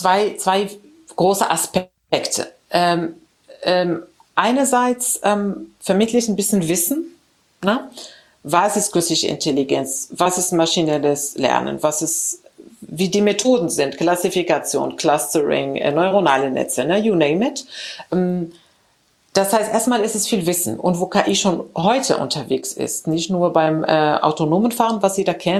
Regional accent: Morocco; moved away as an adult; also born or lived in Spain / Germany; Ich bin in Marokko aufgewachsen. Dann war ich in Spanien zum Studieren. Ich habe dort meinen Bachelor gemacht in Elektrotechnik, wie gesagt. Dann kam ich nach Deutschland, habe hier nochmal einen Master gemacht in Wirtschaftsingenieurwesen.

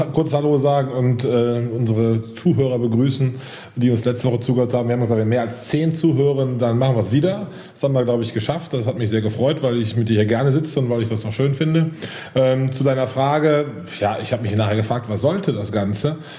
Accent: Cologne, North Rhine-Westphalia, Germany; Als Kölner

